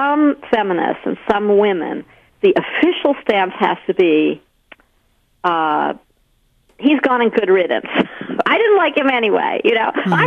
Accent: New York, United States; I grew up in New York

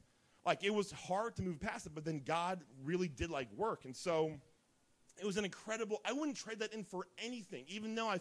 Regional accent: Dayton, Ohio, United States; I'm sweating because hold on a second, because I'm from Dayton, and I sweat a lot, okay?

